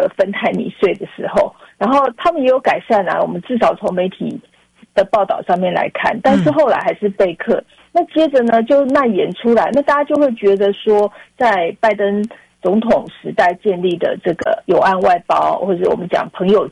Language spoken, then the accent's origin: Chinese; Taiwan; 然后到最后好像又捆绑我们台湾人